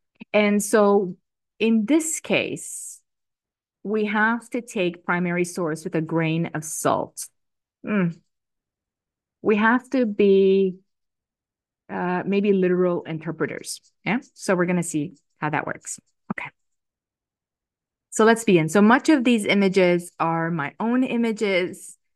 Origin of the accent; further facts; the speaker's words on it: Romania; the guy that was hiding out in my home country of Romania.